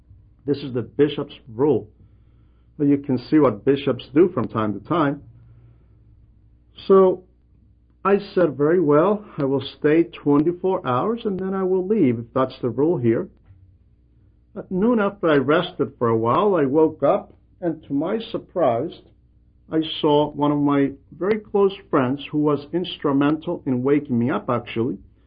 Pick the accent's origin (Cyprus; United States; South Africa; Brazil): Cyprus; accent: Cypriot; So I thought he figured this out from my speech because I always spoke with a strong Cypriot dialect. So I nodded, "Yes, I am from Cyprus, Elder."